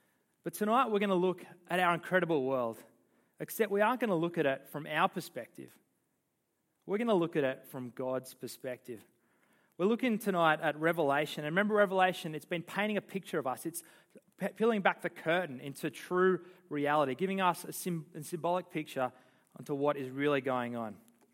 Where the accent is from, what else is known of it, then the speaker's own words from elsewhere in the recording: Sydney, New South Wales, Australia; now in Central Coast, Australia; And I've only been on the coast for a year. I'm from Sydney. Sorry to say, I confess that. But there's so much to love here, though. Like, I used to live, like, in this place called Ultimo, right in the centre of Sydney.